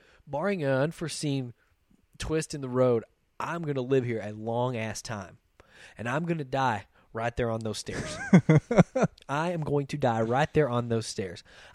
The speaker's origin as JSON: {"language": "English", "town": "Hamilton", "country": "United States", "tie": "born or raised there", "said": "I grew up in Hamilton, which is a small town, 2A school, 3 stoplights, 1 blinking light, no economy, no nothing."}